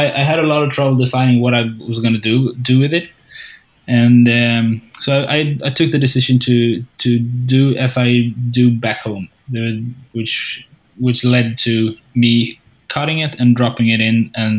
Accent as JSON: {"language": "English", "country": "Sweden", "said": "still, I'm from Sweden. We're humble people"}